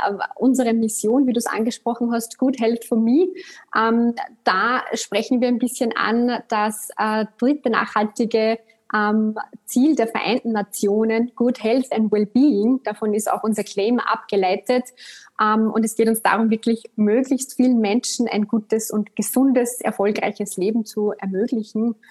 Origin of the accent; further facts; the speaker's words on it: Upper Austria, Austria; accent: Austrian; Podcasts werden wahrscheinlich meinen österreichischen Akzent raushören. Schon der erste Effekt zu mir, bin Österreicherin, Oberösterreicherin, um genau zu sein, also gar nicht so weit weg von dir.